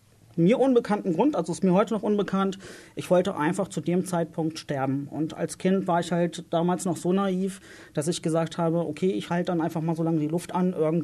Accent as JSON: {"language": "German", "town": "Garbsen", "region": "Lower Saxony", "country": "Germany", "said": "Ich komme aus Hannover, aus dem westlichsten Teil von Hannover, aus Garbsen."}